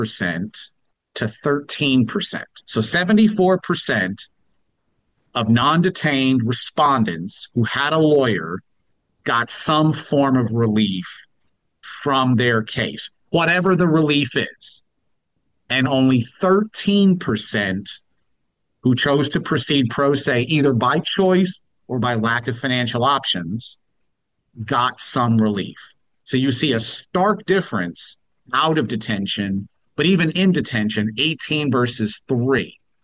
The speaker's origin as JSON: {"language": "English", "country": "Canada", "said": "as a Canadian"}